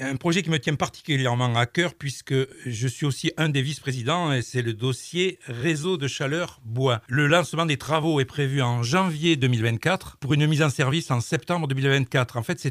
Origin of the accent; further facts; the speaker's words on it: Villeréal, Nouvelle-Aquitaine, France; also born or lived in Paris; je suis né et j'ai grandi à Villeréal, où ma famille a ses racines. Et après mes études, je suis parti à Paris, où j'ai fait une partie de ma carrière professionnelle comme cadre à EDF.